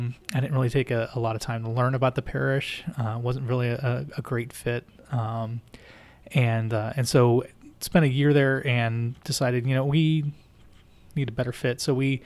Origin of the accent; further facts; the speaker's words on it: Pittsburgh, Pennsylvania, United States; So I grew up just outside Pittsburgh, Pennsylvania.